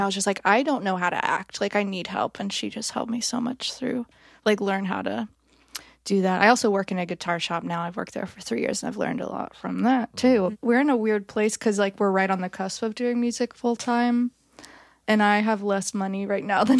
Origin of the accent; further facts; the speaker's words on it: Greensboro, North Carolina, United States; Yeah, well, I'm from Greensboro, which is like 2 hours east of here.